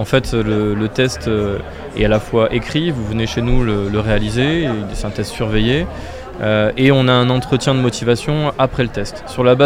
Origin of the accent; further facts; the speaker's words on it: Bergerac, Nouvelle-Aquitaine, France; born there; je suis né à Bergerac. J'étais parti pour mes études et j'ai travaillé à l'étranger quelques années. Et je suis revenu ici